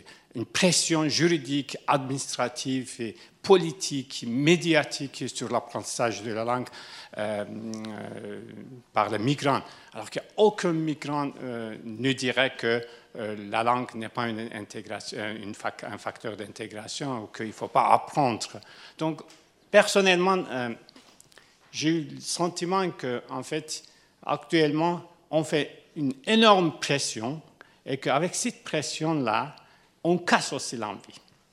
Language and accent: French; Neuchâtel, Switzerland; je suis un Neuchâtelois d'origine turque. Je suis en Suisse, ça fait presque 30 ans.